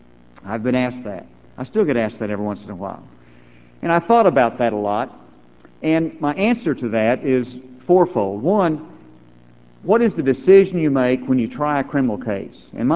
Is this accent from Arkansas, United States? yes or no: yes; Arkansas, United States; It was pointed out in the introduction that the fact that I'm from Arkansas, it does not necessarily make good political sense for me to be a manager.